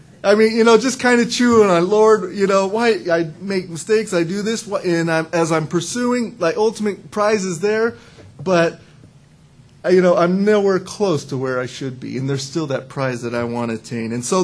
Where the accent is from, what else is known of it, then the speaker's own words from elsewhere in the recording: San Diego, California, United States; I'm from San Diego, grew up, born and raised for the most part, and I love sports